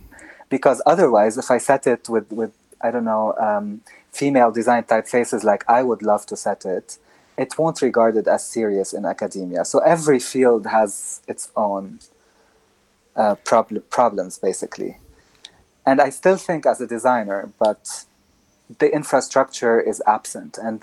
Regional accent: Lebanon; So I come from Lebanon

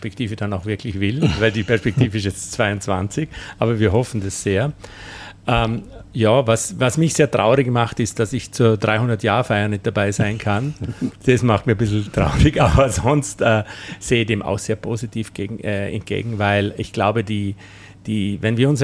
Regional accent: Vorarlberg, Austria; und das darf ich als Vorarlberger sagen

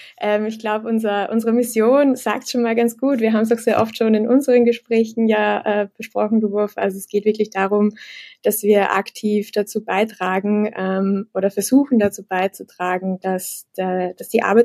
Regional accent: Vienna, Austria; Ich bin seit über 3 Jahren bei Kununu mittlerweile. Mhm. Ich bin in Wien, wie man es eventuell an meinem Akzent hören kann. Genau, lebe in Wien, arbeite in Wien hier bei Kununu

